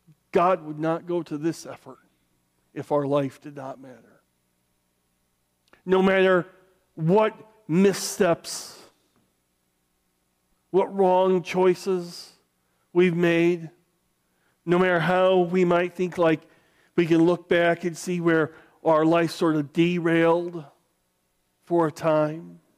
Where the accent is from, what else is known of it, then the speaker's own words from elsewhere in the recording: United States; I grew up here in America.